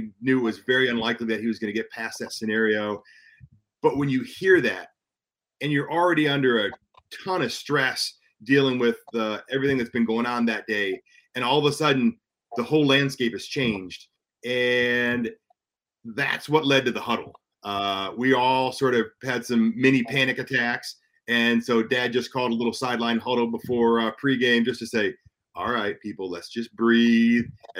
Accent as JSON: {"language": "English", "town": "Houston", "region": "Texas", "country": "United States", "said": "But, you know, I'm from Houston, so it wasn't really that big of a deal."}